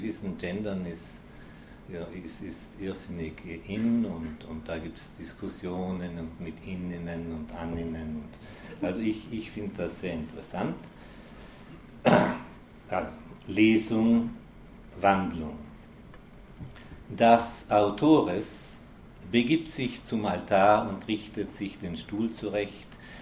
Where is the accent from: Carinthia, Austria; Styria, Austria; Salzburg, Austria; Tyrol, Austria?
Tyrol, Austria; Innsbruck; also born or lived in Bozen, Italy; Also ich bin zwar in Bozen geboren, aber die ersten 6 Jahre habe ich hier in Innsbruck verbracht bei meinen Großeltern.